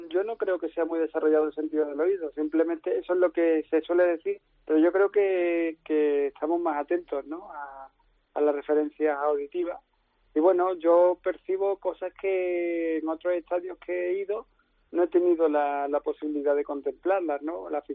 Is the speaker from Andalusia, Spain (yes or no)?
yes; Ronda, Andalusia, Spain; De Ronda.